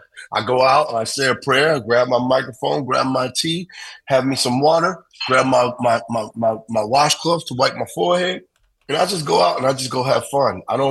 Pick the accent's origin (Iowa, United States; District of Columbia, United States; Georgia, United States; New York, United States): New York, United States; New York City; But I grew up in New York City, right?